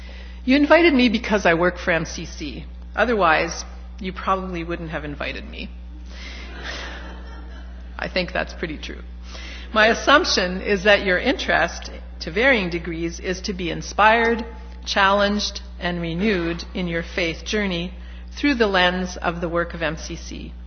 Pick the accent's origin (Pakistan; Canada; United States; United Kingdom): Canada; Quebec; Growing up in Quebec in the 50s and the 60s means that Catholicism was also added to that spiritual heritage.